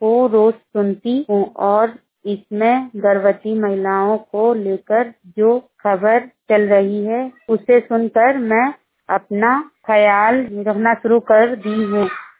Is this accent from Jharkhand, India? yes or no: no; Bartauli, Uttar Pradesh, India; और मैं बरतौली से हूँ।